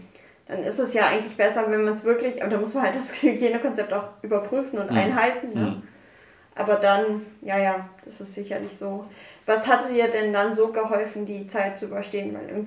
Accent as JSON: {"language": "German", "town": "Bonn", "region": "North Rhine-Westphalia", "country": "Germany", "said": "Also hier, die Anreise ist 7, 8 Stunden. Ich komme aus Bonn."}